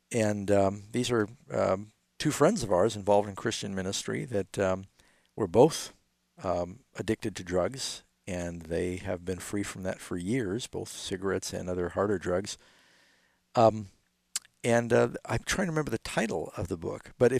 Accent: New York City, New York, United States; And I grew up in New York City during the heroin era

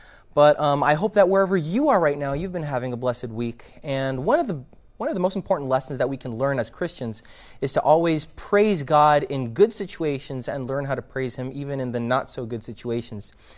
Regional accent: Canada; We grew up in Canada, so I kind of like it.

